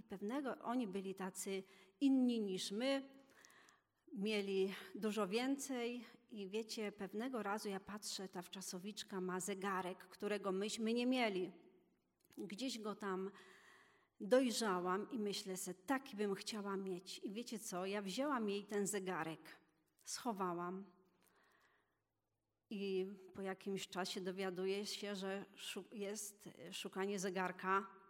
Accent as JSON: {"language": "Polish", "town": "Wisła", "region": "Silesian Voivodeship", "country": "Poland", "said": "Tak jak Radek, pochodzę z Wisły i tak jak Ewa, z domu, w którym od zawsze prowadzono mnie do zboru."}